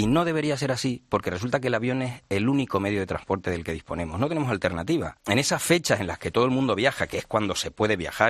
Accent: Spain; moved away as an adult; now in Madrid, Spain; yo soy el último español que hizo la mili, o el penúltimo, cumplo 50 en mayo y yo me vine con 21. Y bueno, me vine con 21 años a Madrid

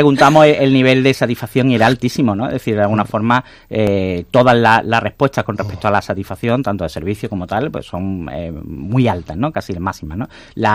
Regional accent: Málaga, Andalusia, Spain; somos de Málaga o el área metropolitana, ¿no?

